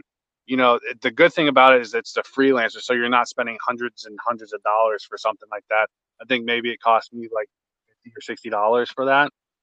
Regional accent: Spring Hill, United States; I was born and raised in Spring Hill. I grew up there.

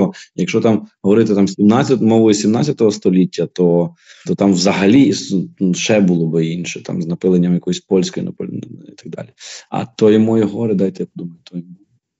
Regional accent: Ivano-Frankivsk, Ivano-Frankivsk Oblast, Ukraine; Ну, я звідси, я з Прикарпаття, тобто я з Франківська. Я не є гуцул, ні. Але я дуже добре знаю цю культуру, я тут виріс, для мене це моя якась рідна історія, я знаю, як тут говорять, я знаю говірки.

